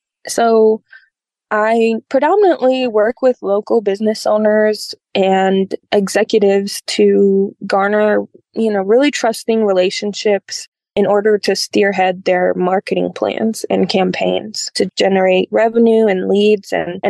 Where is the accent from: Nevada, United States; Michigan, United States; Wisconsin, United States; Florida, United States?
Michigan, United States; Kalamazoo; we decided to move back to my hometown here in Kalamazoo.